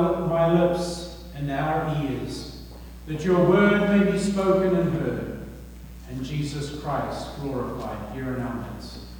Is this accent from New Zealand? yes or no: yes; South Island, New Zealand; now in United States; all of my relatives back in New Zealand, you can tell from my accent that I'm from the deep south. And I'm talking the really deep south.